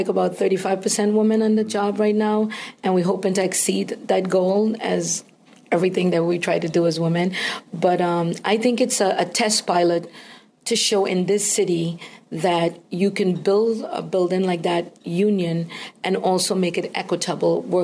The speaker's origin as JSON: {"language": "English", "country": "Trinidad & Tobago", "tie": "born or raised there", "said": "I grew up in Trinidad and Tobago, and I wanted to be a lawyer."}